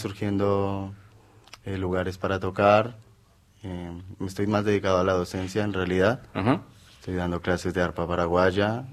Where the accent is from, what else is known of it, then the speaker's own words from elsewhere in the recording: Colombia; porque yo soy de Colombia